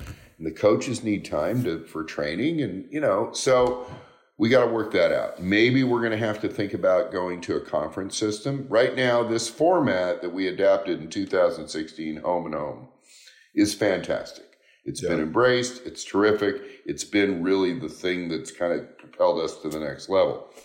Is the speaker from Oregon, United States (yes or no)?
yes; Portland, Oregon, United States; also born or lived in Los Angeles / New York / Boston / Bend; now in Barcelona, Spain; I grew up in Portland. I moved to LA, came back to Portland. I moved to New York, came back to Portland, moved to Barcelona, went from Barcelona to Boston, went from Boston to Bend, Oregon, 8 years there